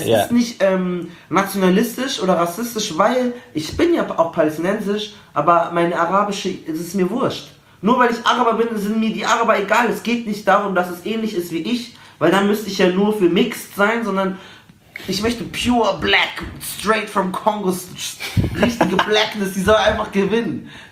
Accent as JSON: {"language": "German", "country": "Germany", "said": "Ich bin ein Deutscher."}